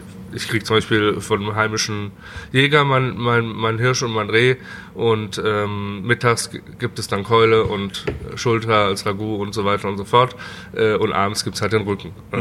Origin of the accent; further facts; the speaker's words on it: Limburg, Hesse, Germany; Also ich bin gebürtig aus Limburg